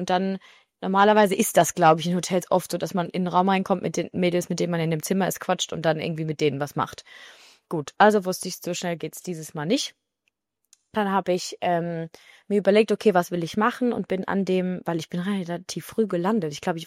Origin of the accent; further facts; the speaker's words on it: Germany; Und ich quasi als Deutsche einfach einreisen kann.